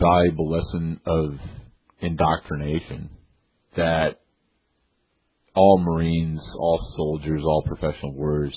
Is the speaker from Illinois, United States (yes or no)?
yes; Illinois, United States; that Illinois being my home state